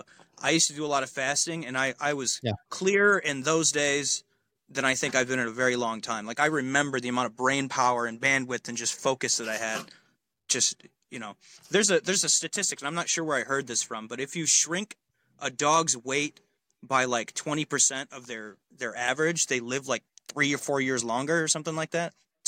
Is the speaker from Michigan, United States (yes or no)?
yes; Michigan, United States; also born or lived in Stockton, California; I was born in Stockton, California, and I was there for like 3 or 4 months, and then we came to Michigan. I've been here ever since.